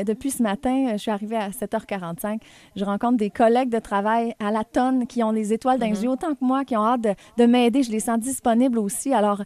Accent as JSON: {"language": "French", "region": "Quebec", "country": "Canada", "said": "moi j'ai ça dans le sang, je viens du Saguenay-Lac-Saint-Jean."}